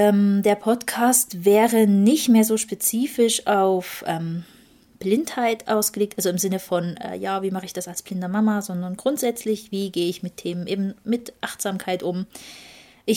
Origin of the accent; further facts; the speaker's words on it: Germany; moved away as an adult; now in Switzerland; wie es mir als Deutsche in der Schweiz geht oder wie es mir grundsätzlich damit ging, auszuwandern